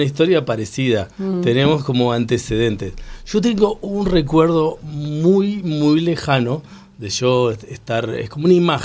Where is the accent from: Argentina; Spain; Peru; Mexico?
Argentina; Pergamino, Buenos Aires Province; Yo nací acá en Buenos Aires, pero crecí en la ciudad de Pergamino. Y decidí venir a estudiar música acá en Buenos Aires.